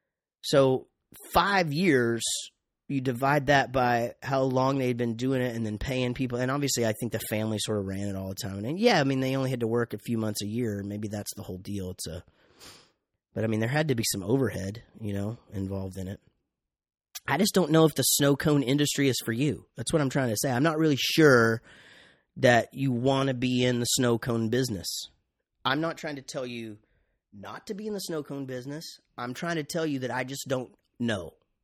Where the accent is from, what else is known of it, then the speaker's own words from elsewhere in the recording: Wichita Falls, Texas, United States; But I grew up in Wichita Falls, Texas, and we had this the first snowball machine trailer guy that was there for years.